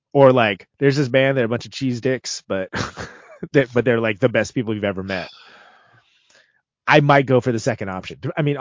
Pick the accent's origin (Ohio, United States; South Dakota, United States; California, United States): California, United States; I saw them many times back in the day, because I'm from the Bay, as you know, Jason.